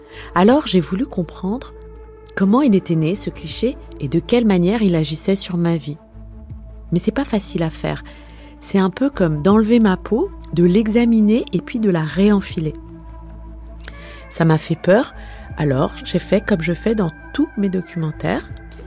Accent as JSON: {"language": "French", "country": "Tunisia", "said": "on préfère dire qu'on est tunisienne ou maghrébine"}